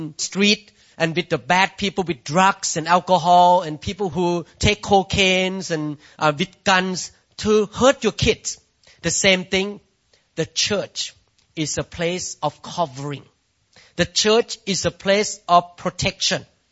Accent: Thailand; I grew up in Thailand as a Buddhist man.

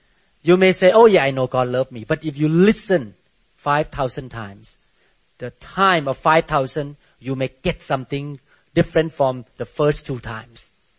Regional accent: Thailand; now in United States; I came from Buddhist country. This is not practicing in Thailand. We rarely hear any Christmas song in Thailand.

